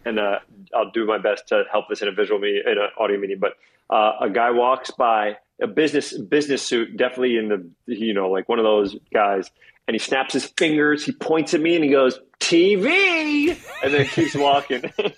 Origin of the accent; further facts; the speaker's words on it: New York, United States; you know, I grew up in New York, and so one of my favorite things is putting on earphones, listening to music, and walking the streets.